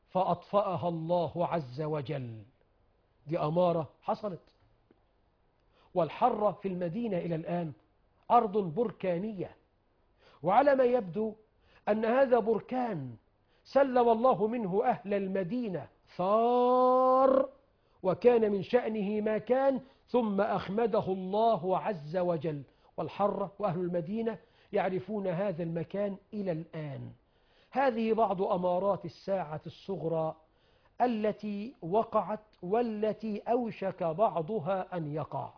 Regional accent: Egypt; بلدنا مصر

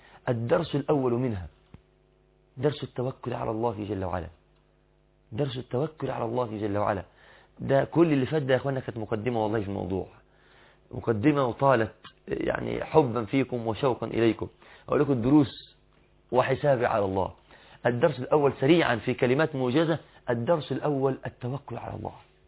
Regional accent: Egypt; بالتعبير بتاعنا احنا يا مصريين

